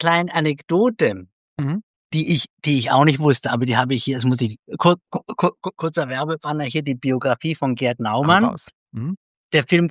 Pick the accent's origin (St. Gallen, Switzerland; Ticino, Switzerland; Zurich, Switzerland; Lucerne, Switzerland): Ticino, Switzerland; ich bin im Tessin aufgewachsen